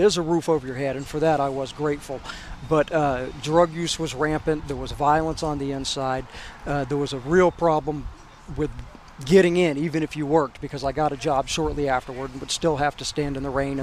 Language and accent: English; East Coast, United States; No, I wasn't. I'm from the East Coast.